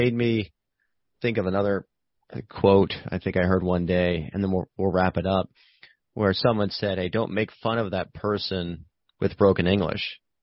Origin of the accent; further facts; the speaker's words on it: Pennsylvania, United States; now in Hermosa Beach, United States; I'm from Pennsylvania, so I have another buddy, Czech, who lives in Hermosa Beach with me, who's from Delaware too.